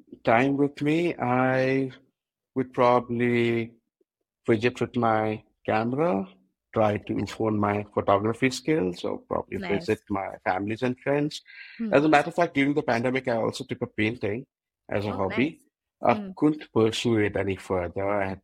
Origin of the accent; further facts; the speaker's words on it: Bhubaneswar, Odisha, India; now in Bangalore, India; I was born and brought up in Bhubaneswar. That's where I completed my education. For the past 14 and a half years or so, I've been based out of Bangalore, where I stay with my wife and son.